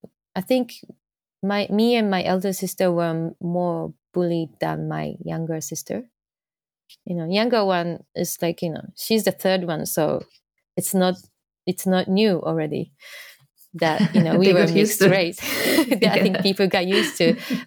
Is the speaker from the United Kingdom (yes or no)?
no; Hadano, Kanagawa, Japan; City called Hadano in Kanagawa Prefecture. So it's not that big city, so, and it's about 1 hour and a half from like Tokyo. And when I was a kid, there was really nothing, like, you know, all the country yards and forests